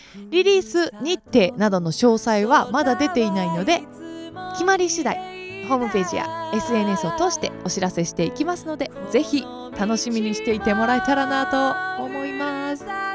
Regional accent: Nagano, Japan; moved away as an adult; now in Tokyo, Japan; 私は18歳かな、高校卒業してすぐにね上京しました。専門学校のボーカル学科に通うために上京したんですけど、まあ、私ね本当にふるさとが大好きで、もうふるさとより大切な場所って未だにないし、多分これからもできないんじゃないかなってすごく思ってるぐらい、ふるさと長野のことを愛して

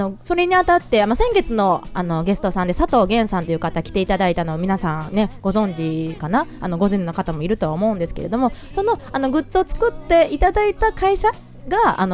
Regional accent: Kansai, Japan; accent: Kansai dialect; 普段ね関西弁なんでね

